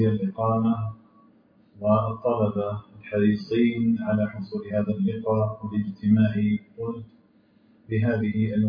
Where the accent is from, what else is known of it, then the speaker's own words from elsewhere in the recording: Algeria; بلدنا الجزائر